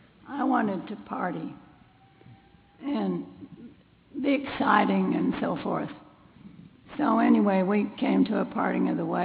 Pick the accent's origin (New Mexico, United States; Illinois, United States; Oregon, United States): New Mexico, United States; also born or lived in Texas; I was born in Texas and grew up in New Mexico.